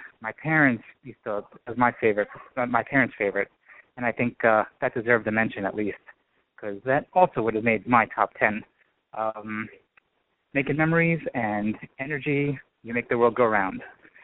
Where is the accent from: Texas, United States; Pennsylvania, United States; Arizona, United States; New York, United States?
New York, United States; Bronx; from the Bronx.